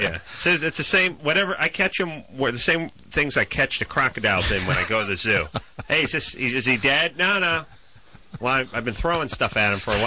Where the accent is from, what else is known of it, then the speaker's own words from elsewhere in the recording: Los Angeles, California, United States; I grew up a Rams fan. I grew up in Los Angeles, and they moved.